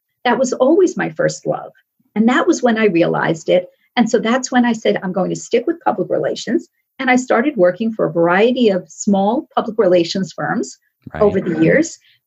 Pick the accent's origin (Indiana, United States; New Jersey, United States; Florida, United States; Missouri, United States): New Jersey, United States; Fair Lawn; Well, going backward, I grew up in Fairlawn, New Jersey, in North Jersey.